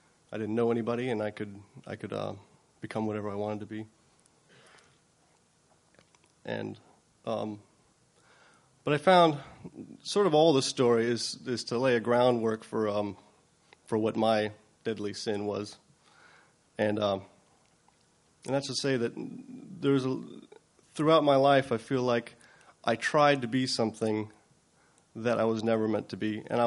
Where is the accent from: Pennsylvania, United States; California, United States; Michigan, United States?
California, United States; Like I said, I was from California.